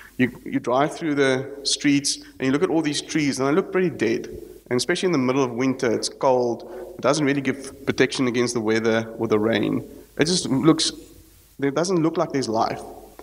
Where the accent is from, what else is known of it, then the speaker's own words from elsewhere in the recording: Knysna, Western Cape, South Africa; and I come from Knysna, so you would have known the fires a few years back in Knysna.